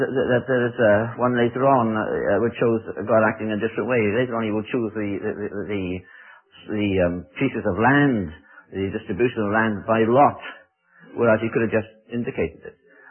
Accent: Wales, United Kingdom; I come from Britain, tell you a bit of English history. Though I'm Welsh

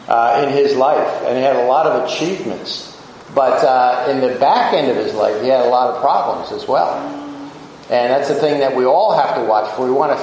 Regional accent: New Jersey, United States; And, you know, I grew up on Barnegat Bay, not far from here

